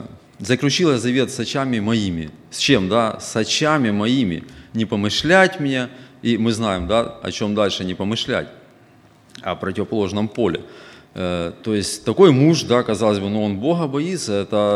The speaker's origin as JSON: {"language": "Russian", "region": "Kherson Oblast", "country": "Ukraine", "moved": "as an adult", "lives_now": "United States", "said": "Мы жили на юге Украины, у нас там дом остался, родные, церковь. На юге Украины, в Херсонской области, это недалеко совсем от Крыма, мы на берегу Днепра живем. И мы 2 месяца здесь в Америке уже."}